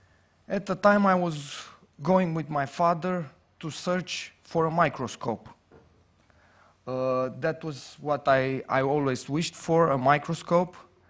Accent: Romania; It's just the fact that I'm coming from Romania.

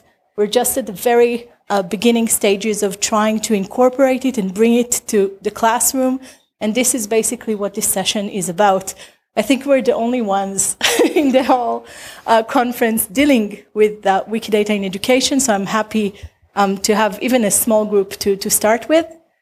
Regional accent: Israel; I'm from Israel.

